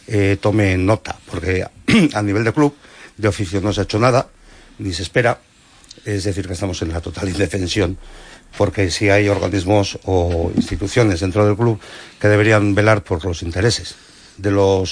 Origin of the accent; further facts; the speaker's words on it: Basque Country, Spain; en nombre de todos los afectados que somos ciudadanos vascos